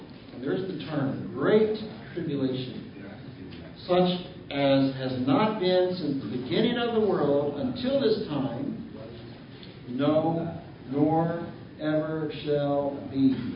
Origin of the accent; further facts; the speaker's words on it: Kentucky, United States; growing up in Kentucky, my dad used to like to take us sometimes to Churchill Downs in Louisville